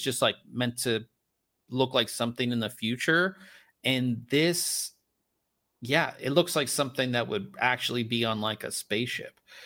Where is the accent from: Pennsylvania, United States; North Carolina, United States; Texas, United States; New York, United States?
Pennsylvania, United States; Pittsburgh; I'm from Pittsburgh, so black and gold can never go wrong either.